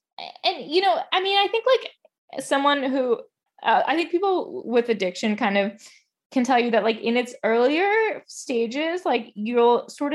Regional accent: New York, United States; now in Los Angeles, United States; Like, I grew up in New York. I've been there for so many years.

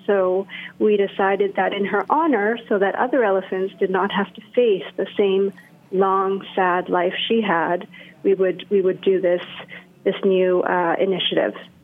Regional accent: Canada; also born or lived in Tokyo, Japan; Yeah, well, I'm actually Japanese. So I was born and raised in Canada, but my parents are from Japan. So I have spent a lot of time over there. And I, in fact, lived in Tokyo between 2007 and 2012.

